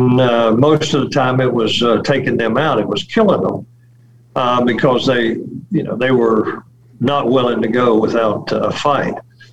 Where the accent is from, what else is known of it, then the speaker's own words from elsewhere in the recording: United States; that makes me as an American totally humiliated and embarrassed